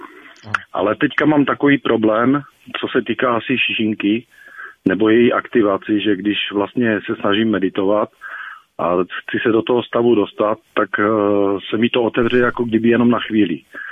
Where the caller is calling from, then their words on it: Ostrava, Moravian-Silesian Region, Czechia; Já bych měl takový dotaz, jsem posluchač z Ostravy.